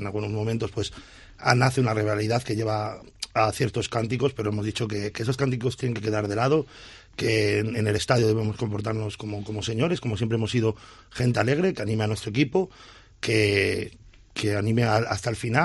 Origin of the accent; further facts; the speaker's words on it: Salamanca, Castile and León, Spain; somos gente de Salamanca